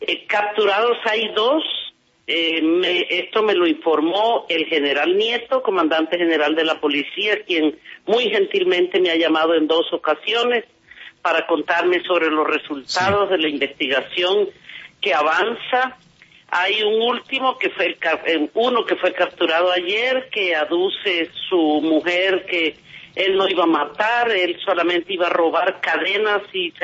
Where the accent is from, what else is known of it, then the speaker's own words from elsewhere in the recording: Colombia; also born or lived in Sweden; Soy colombiana, aquí me hice, aquí me crié, aquí me formé, aquí quiero estar.